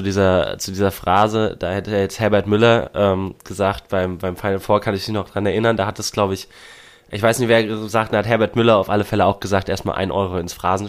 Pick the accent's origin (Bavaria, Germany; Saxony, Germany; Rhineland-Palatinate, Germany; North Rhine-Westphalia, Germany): Rhineland-Palatinate, Germany; Mainz; freut mich natürlich als Mainzer Bub besonders.